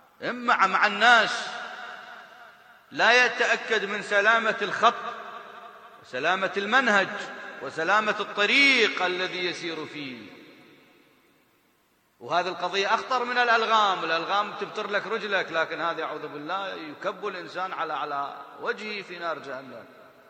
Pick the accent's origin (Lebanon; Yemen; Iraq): Iraq